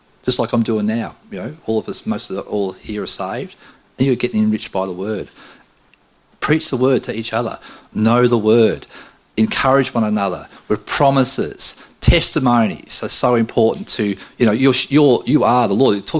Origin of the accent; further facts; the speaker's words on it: Camperdown, Victoria, Australia; I travelled from my hometown of Camperdown, 65 kilometres down to a place called Warrnambool